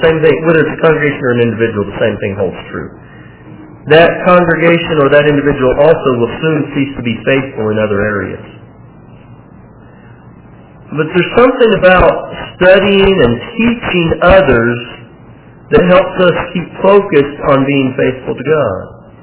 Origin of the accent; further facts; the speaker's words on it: Butler, United States; well, I'm from Butler and you're from Lisbon